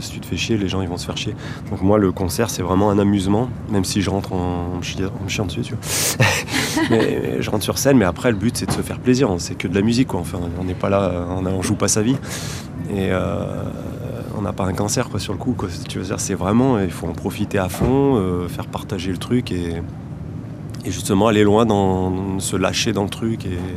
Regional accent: Grenoble, Auvergne-Rhône-Alpes, France; En fait, je suis grenoblois pour bien situer le truc et j'habite ici depuis 3 ans. Je crois que je suis arrivé juste avant le Covid.

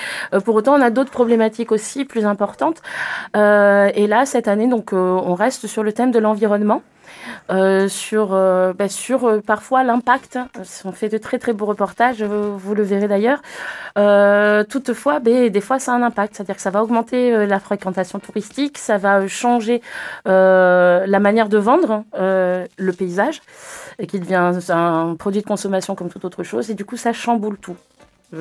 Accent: French Polynesia; born there; Je suis née à Tahiti

